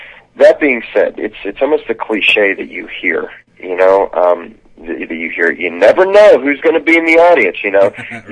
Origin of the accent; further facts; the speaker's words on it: Johnstown, Pennsylvania, United States; I used to work at a coffee shop in a mall in my hometown of Johnstown, Pennsylvania.